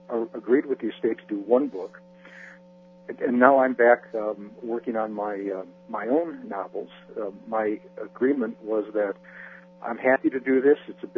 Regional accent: United States; especially being an American writing a James Bond novel set in largely in England.

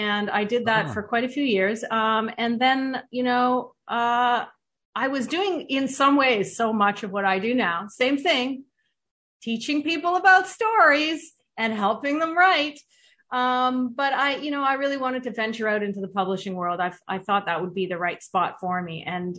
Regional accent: Toronto, Ontario, Canada; I am from Canada, Toronto, Ontario-ish, just outside of Toronto. And, you know, I went to university here and I stayed in this city ever since.

